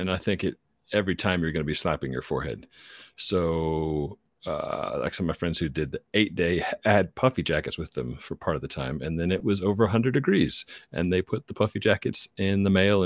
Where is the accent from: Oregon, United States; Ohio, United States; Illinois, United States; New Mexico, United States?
New Mexico, United States; Albuquerque; I'm from Albuquerque, New Mexico.